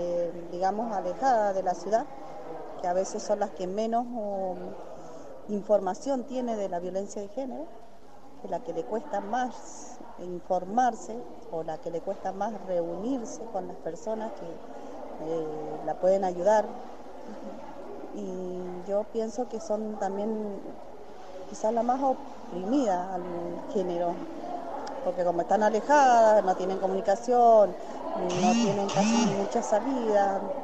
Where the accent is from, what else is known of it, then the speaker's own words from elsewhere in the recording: Lavalle, Mendoza, Argentina; soy del Paramillo, La Valle.